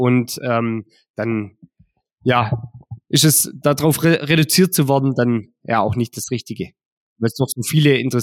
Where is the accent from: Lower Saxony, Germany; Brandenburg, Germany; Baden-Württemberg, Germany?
Baden-Württemberg, Germany; ich komme circa eine halbe Stunde weg von Ulm. Also bin schon mit der Region sehr stark verbunden.